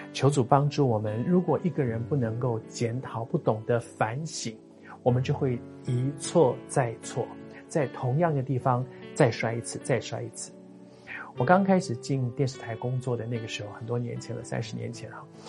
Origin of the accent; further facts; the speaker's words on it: Taiwan; 你知道我们在台湾长大的孩子呢